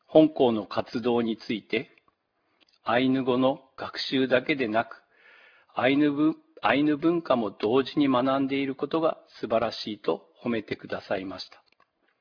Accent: Hokkaido, Japan; 道産子として微力ながら

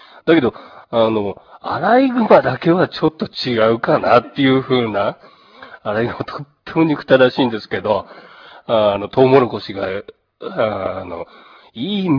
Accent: Asahikawa, Hokkaido, Japan; now in Hidaka, Japan; いや自分もね、内陸の旭川育ちなんで、海にはあんまり前も話したと思いますけど、今、日高でこう海岸沿いの生活をしているっていうのが

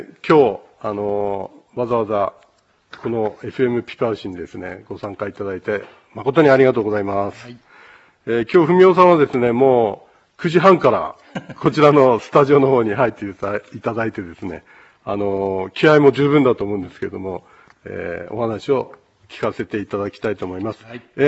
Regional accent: Nibutani, Hokkaido, Japan; 地元だとね、ちょうど敬老の日がお祭りやってたんですよ、昔ね。

